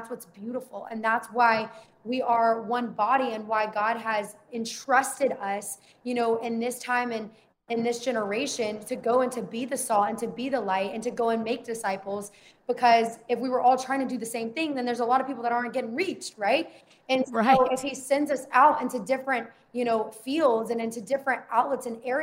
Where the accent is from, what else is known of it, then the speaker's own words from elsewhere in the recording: the South, United States; I grew up in the church. I was pursuing, you know, being a pastor. I went to seminary. I grew up in the South.